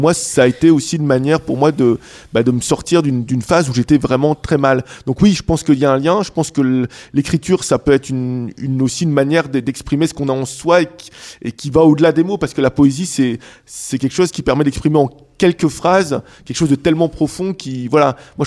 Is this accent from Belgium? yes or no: no; France; J'ai des origines guadeloupéennes. J'ai grandi en France